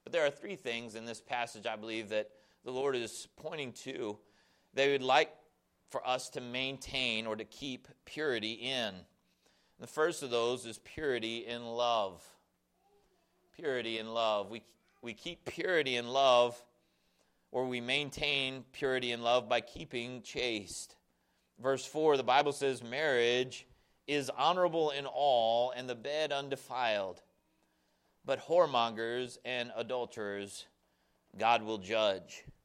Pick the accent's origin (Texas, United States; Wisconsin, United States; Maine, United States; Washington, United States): Texas, United States; Growing up in Texas, we'd go out and we'd play, and there was a creek that flowed not too far from the house.